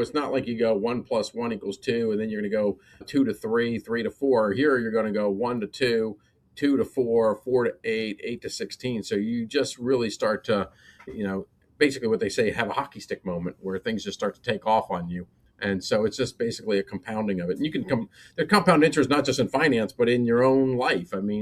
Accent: Pittsburgh, Pennsylvania, United States; So I grew up in Pittsburgh. So, you know, it's a big sports town.

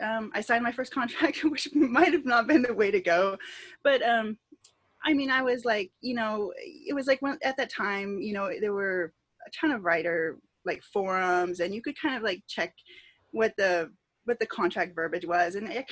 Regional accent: Oregon, United States; I was born in Oregon, and I grew up kind of just out in the woods.

